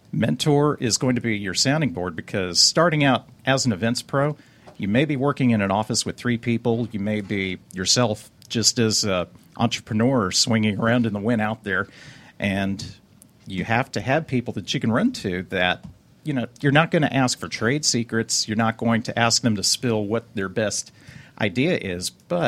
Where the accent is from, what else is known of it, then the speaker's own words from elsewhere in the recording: Fort Lauderdale, Florida, United States; I grew up in South Florida, the Fort Lauderdale, Cooper City, Pembroke Pines area